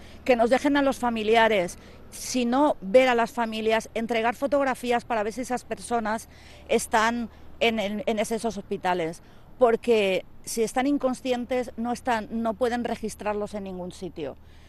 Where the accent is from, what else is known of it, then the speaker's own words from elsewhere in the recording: Alaquàs, Valencian Community, Spain; soy de Alacuas y tengo un hermano desaparecido desde el martes.